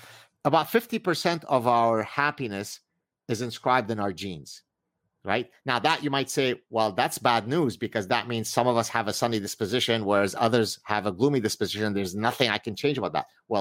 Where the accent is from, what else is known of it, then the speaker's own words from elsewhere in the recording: Lebanon; I'm someone who is... from the Mediterranean area, of course. I'm from Lebanon. Look how my skin gets when the summer comes.